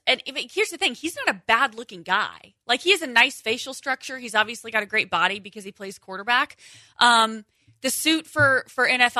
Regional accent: Indiana, United States; Ooh, I'm from Indiana, though. I love a good mullet.

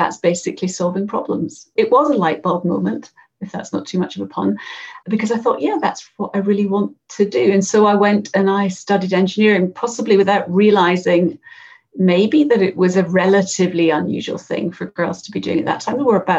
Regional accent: Edinburgh, Scotland, United Kingdom; So I am indeed born and bred in Edinburgh. My dad's a Glaswegian. My mum was very much from Edinburgh, both very, very working class backgrounds.

